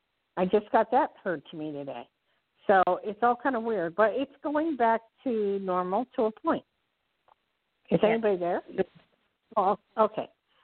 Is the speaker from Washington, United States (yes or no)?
no; Newark, New Jersey, United States; born there; I was born in Newark and lived in Hillside, Lakewood, Bloomfield, all over the place. And I miss Jersey.